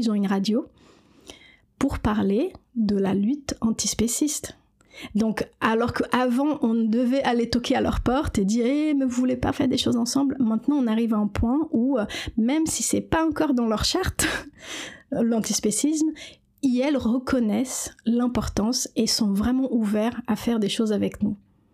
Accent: Brazil; French is a second language; je suis brésilienne, j'ai grandi avec des haricots et du riz

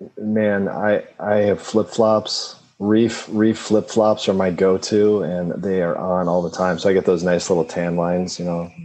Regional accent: Wisconsin, United States; And growing up in the Midwest in Wisconsin, we did the trek during spring break because Wisconsin spring break, it still could be a complete blizzard down to Florida.

